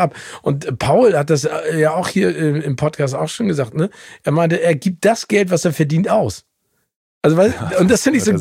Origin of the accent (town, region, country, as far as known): Hamburg, Germany; born or raised there; also born or lived in United States